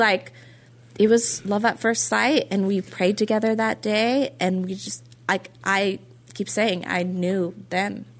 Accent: Norway; English is a second language; And so because I'm Norwegian, we work with 24 hours, like military time, right?

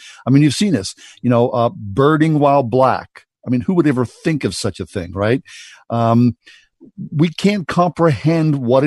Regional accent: Swissvale, Pennsylvania, United States; how I was raised in Swissvale in the 1960s and 70s

